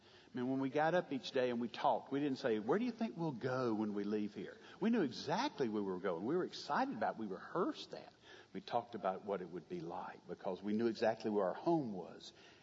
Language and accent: English; the South, United States; But to two people born and raised in the South, as Dorothy used to say, there's no place like home.